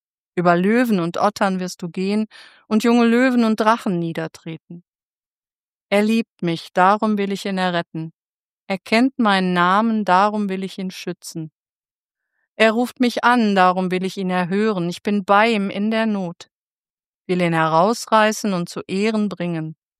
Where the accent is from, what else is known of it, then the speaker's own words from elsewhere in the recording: Iserlohn, North Rhine-Westphalia, Germany; born there; now in Hamburg, Germany; Ich bin gebürtig im Sauerland, in Iserlohn.